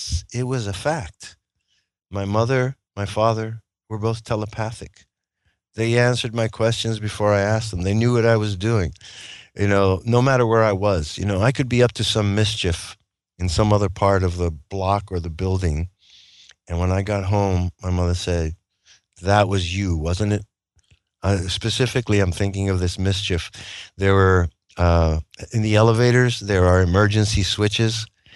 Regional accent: United States; But first and foremost, I am American. I am an unhyphenated American.

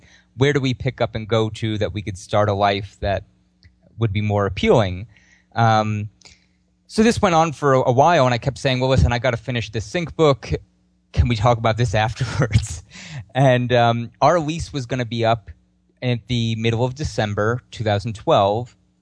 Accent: New York City, New York, United States; I grew up in New York City and my wife moved there.

